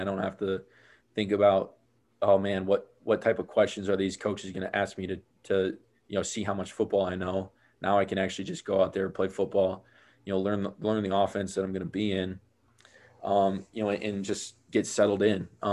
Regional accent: Minnesota, United States; My hometown is actually only an hour away from Minneapolis. So it was really, really awesome to be that close to home

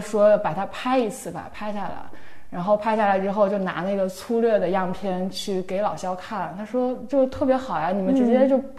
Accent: northern China, China; 因为他爸妈都是东北人，然后就我们都是北方人

